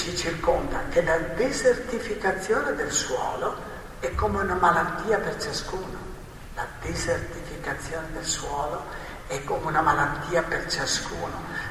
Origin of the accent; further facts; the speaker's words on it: Trentino-Alto Adige, Italy; Io vengo dalla Val di Non, guardate che roba